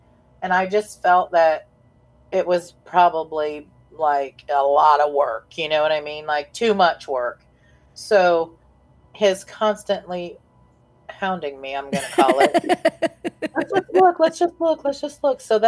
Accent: Ohio, United States; I was raised in Van Wert County. My parents split up when I was young, and then I was raised in Van Wert County, which is the next county over.

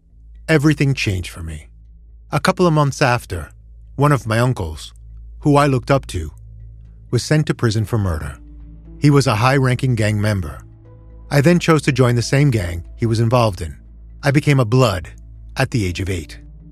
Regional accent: San Antonio, Texas, United States; I was born in San Antonio, Texas, on the city's east side. The drug and gang culture was thriving and spreading through that side of town.

